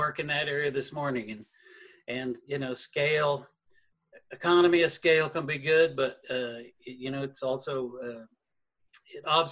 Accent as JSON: {"language": "English", "country": "United States", "said": "So, you know, as an American, that's disturbing to me."}